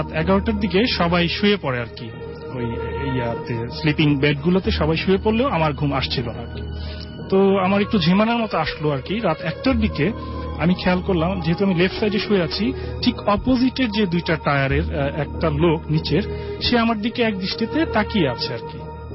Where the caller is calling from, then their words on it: Malibagh, Dhaka Division, Bangladesh; আসসালামু আলাইকুম লিসেনার্স … আমি এসেছি মালিবাগ থেকে।